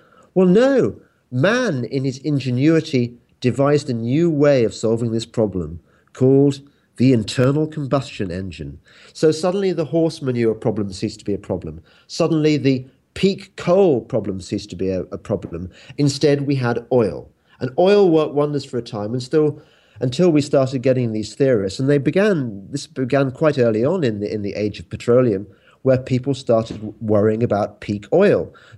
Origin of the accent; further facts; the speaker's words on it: England, United Kingdom; accent: English; As you can probably guess by my accent, I'm English.